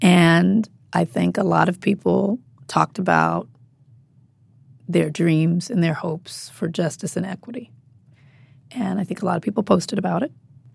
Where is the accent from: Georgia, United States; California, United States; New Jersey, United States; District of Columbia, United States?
California, United States; Compton; I grew up in Compton.